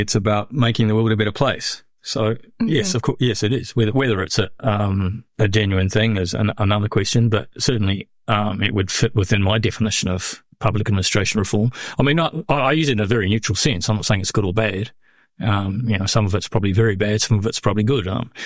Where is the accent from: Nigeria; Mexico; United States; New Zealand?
New Zealand; I know that partly because I'm a New Zealander, but partly because I wrote on New Zealand as well.